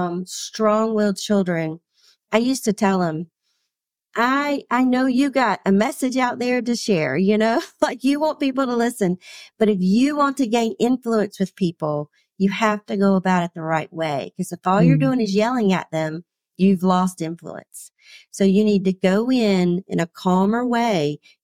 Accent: Atlanta, Georgia, United States; Well, growing up for me, I'm from South Atlanta, and fried chicken, homemade biscuits, all that good stuff, fresh vegetables in the summer.

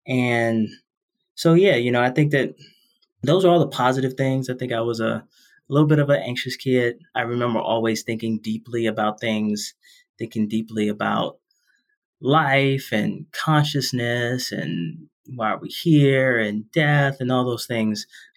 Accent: Washington, District of Columbia, United States; Yeah, so I grew up in Southeast DC, actually inside DC. Some people grew up around DC, but I was in DC.

